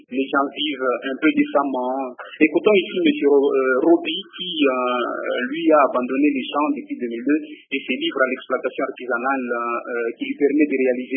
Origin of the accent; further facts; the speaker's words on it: Katanga, DR Congo; la rentrée de la saison pluvieuse ici chez nous au Katanga